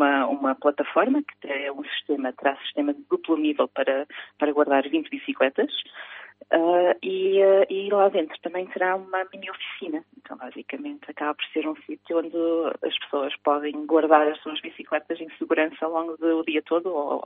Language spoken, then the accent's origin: Portuguese; Canada; moved away as an adult; now in Aveiro, Portugal; Eu nasci no Canadá e criada no Canadá. E vim cá para Portugal. Quando vim para Portugal, vim estudar para Aveiro. E acabei por ficar.